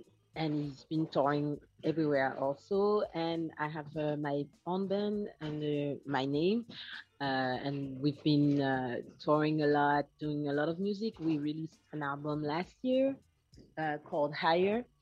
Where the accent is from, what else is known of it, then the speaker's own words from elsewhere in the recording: Guadeloupe; now in Montreal, Canada; Well, I am an artist from Guadeloupe, based in Montreal. It's been like almost two decades that I've been in Montreal.